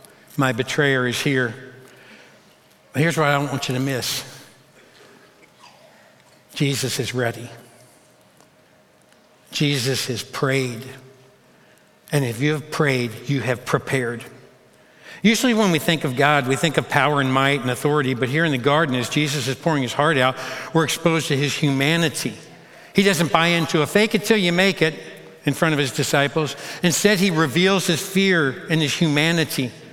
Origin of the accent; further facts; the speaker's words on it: Kentucky, United States; I'm like, "Hey, we're from Kentucky, we can clap."